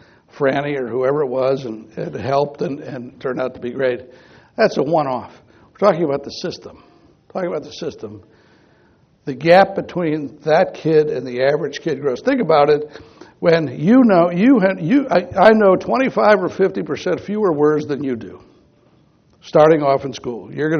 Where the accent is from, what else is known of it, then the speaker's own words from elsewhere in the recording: Cleveland, Ohio, United States; I grew up in Cleveland. There's some Clevelanders here.